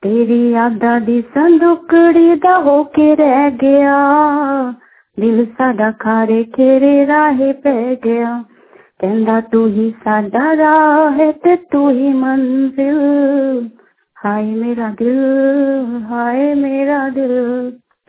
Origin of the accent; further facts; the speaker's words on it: Ranchi, Jharkhand, India; मैं रांची से हूँ।